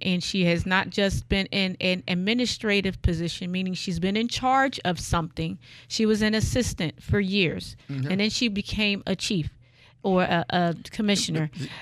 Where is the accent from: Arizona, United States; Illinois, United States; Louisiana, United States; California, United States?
California, United States; Oakland; My hometown.